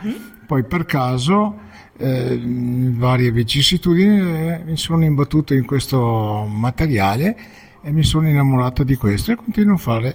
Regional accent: Verona, Veneto, Italy; Vengo da Verona e sono un autodidatta.

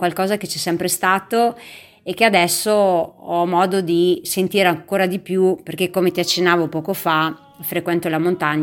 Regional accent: Chioggia, Veneto, Italy; born there; io sono nata a Chioggia, in un paese della provincia di Venezia, quindi un paese di mare dove la laguna le fa da padrona

